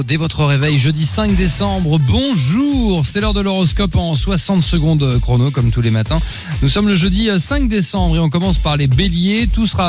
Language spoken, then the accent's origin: French; Le Mans, Pays de la Loire, France; Moi, c'est Le Mans. Pourquoi? Parce que je suis né au Mans, j'ai grandi au Mans